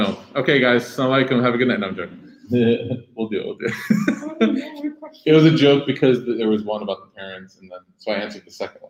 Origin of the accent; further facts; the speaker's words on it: Chicago, Illinois, United States; One of my favorite answers to this question is that one of our teachers growing up in Chicago, Sheikh Yihab, he explained to us